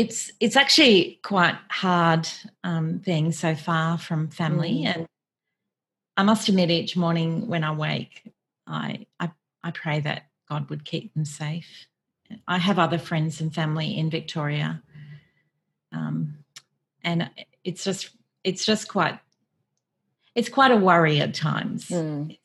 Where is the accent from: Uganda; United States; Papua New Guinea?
Papua New Guinea; also born or lived in United Kingdom / Australia; now in Singapore; Yes, we're living in Singapore at the moment, but I've lived a bit of a gypsy life. I was born in Australia, but I grew up in Papua New Guinea and the United Kingdom. And then I returned to Australia for uni